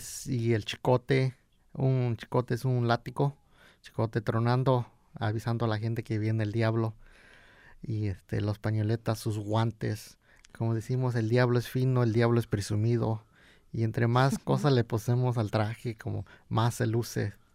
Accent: San Miguel Cuevas, Oaxaca, Mexico; ya nosotros pertenecemos a este distrito, pero nosotros somos de San Miguel Cuevas, la mayoría del grupo es de San Miguel Cuevas

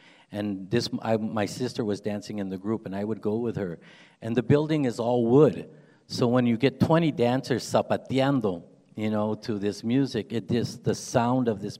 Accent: San Jose, California, United States; I was born here in San Jose, and I grew up in the East Side off of White and Story.

